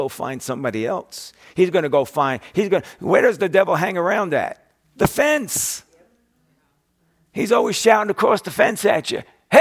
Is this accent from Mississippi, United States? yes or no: no; New York, United States; Now, I'm a New Yorker.